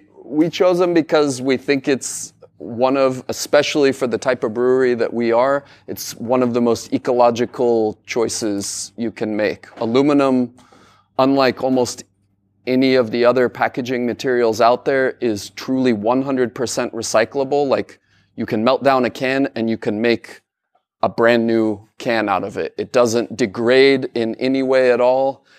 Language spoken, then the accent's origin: English; Colorado, United States; Well, so I grew up in Colorado originally